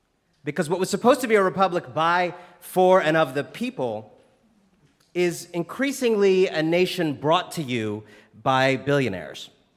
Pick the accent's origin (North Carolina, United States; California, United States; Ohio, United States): Ohio, United States; born there; You know, I was born in Northeast Ohio, which is why growing up, my father referred to my sister and me as the original Cleveland Indians.